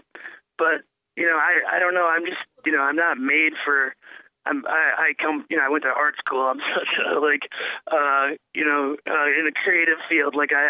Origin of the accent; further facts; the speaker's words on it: Minneapolis, Minnesota, United States; I'm from Minneapolis, so my background in filmmaking and music.